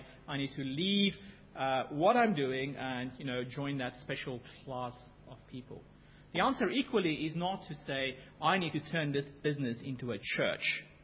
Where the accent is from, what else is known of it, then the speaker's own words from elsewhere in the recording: South Africa; When I was a child, our basic coin, the rand, I grew up in South Africa